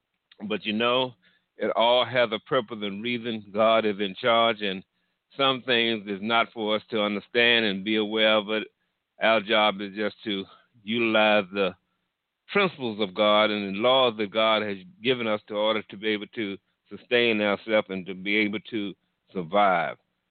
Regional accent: East Coast, United States; now in Phoenix, United States; I grew up on the East Coast, and I've been out here in the Phoenix area for about 4 years.

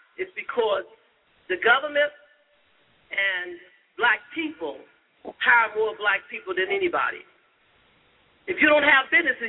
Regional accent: Montgomery, Alabama, United States; now in Chicago, United States; Dr. King brought me to Chicago. I'm from Montgomery, Alabama, grew up in the struggle.

